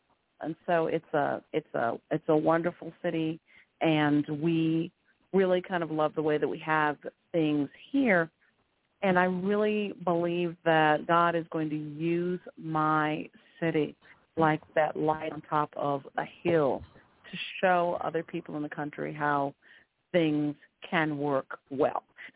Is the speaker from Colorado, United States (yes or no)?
yes; Colorado Springs, Colorado, United States; I was raised in Colorado Springs since the age of 9. So I've been here a long time